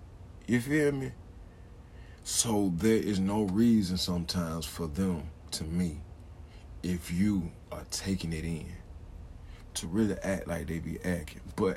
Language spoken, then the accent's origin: English; Birmingham, Alabama, United States; I grew up in Birmingham in the hood, like, so it's more black community type thing growing up, you feel me?